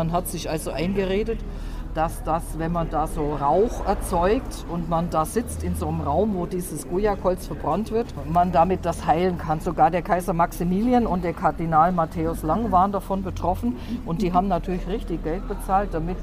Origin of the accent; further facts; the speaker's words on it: Augsburg, Bavaria, Germany; Also ich bin hier in Augsburg geboren, 1944, und bin hier groß geworden, bis ich 20 Jahre war. Und dann bin ich eben heiratsbedingt weggezogen und bin erst 2007 wieder zurückgekommen.